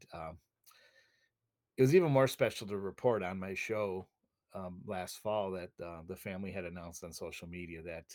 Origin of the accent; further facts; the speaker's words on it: Buffalo, New York, United States; also born or lived in Michigan / Washington, D.C. / Chicago; born and raised in Buffalo, New York, grew up in the same town where the Buffalo Bills play. And went to school at Michigan State, lived in Washington, D.C. for a year